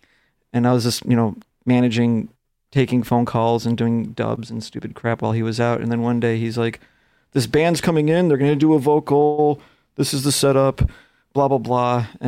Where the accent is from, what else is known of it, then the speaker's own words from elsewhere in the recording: Chicago, Illinois, United States; Probably the biggest stuff I did was like the Bulls. I'm from Chicago.